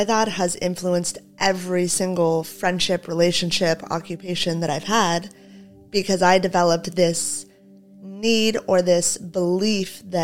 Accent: La Mirada, California, United States; Yeah, I grew up in La Mirada, Whittier area.

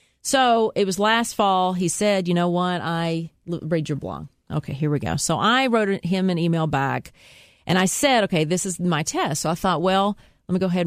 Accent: Columbia, Tennessee, United States; my hometown of Columbia, Tennessee

